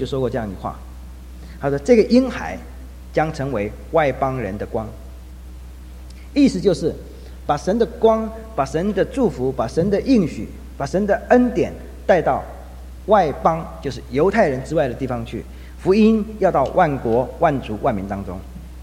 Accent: China; 我们不能够只看到我们中国人福音的需要

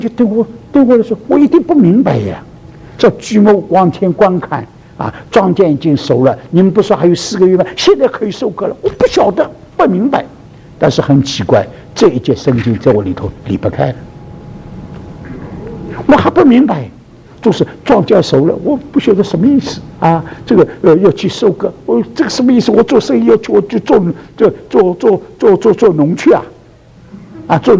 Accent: Ningbo, Zhejiang, China; now in United States; 上海人宁波人会赚钱吗，你们知道吗啊，我是宁波人嘛

